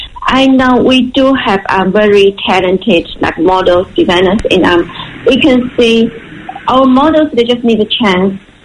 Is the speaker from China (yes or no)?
yes; China; I'm from China